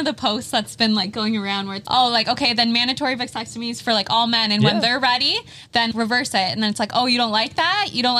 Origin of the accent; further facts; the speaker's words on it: Canada; Like, we're Canadian, and we're fired up.